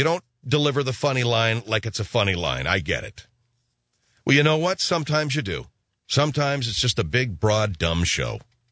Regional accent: Los Angeles, California, United States; Bob and Ray were in New York. I grew up in Los Angeles.

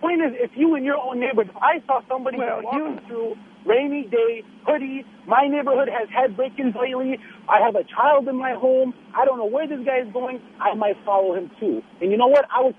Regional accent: Detroit, Michigan, United States; Yeah, I'm white American.

